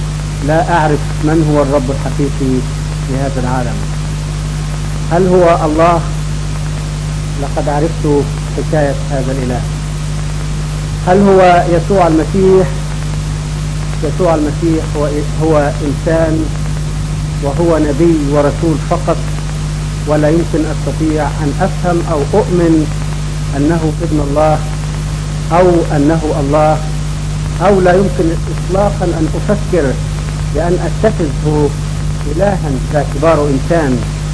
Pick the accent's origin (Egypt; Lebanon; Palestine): Egypt; now in South Africa; انا من مصر، رحلت عن مصر من 4 سنوات فارا بايماني